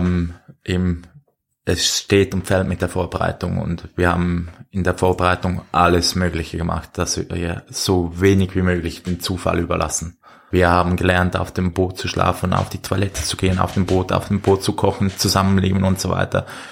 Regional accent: Switzerland; ich als Schweizer

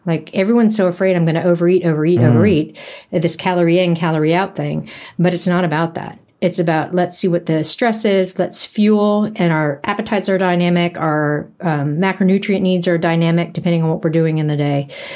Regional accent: United States; now in New Zealand; but growing up in the US and understanding that culture and understanding where a lot of these narratives came from.

